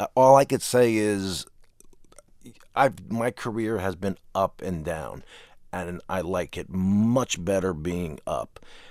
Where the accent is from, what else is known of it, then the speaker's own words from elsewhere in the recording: New Jersey, United States; I'm a jock from New Jersey.